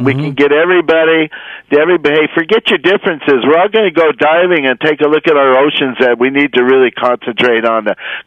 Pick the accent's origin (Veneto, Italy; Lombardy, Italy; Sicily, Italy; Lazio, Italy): Lazio, Italy; Rome; I grew up in Rome as a kid.